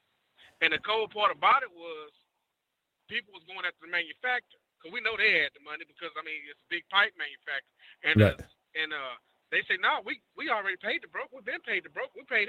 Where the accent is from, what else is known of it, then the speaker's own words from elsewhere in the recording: Houston, Texas, United States; Houston, so I ain't got to go pay them because that's my hometown.